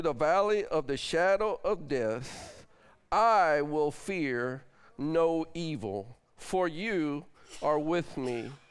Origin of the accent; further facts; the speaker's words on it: North Carolina, United States; I'm sorry, I'm from North Carolina. I can't help it.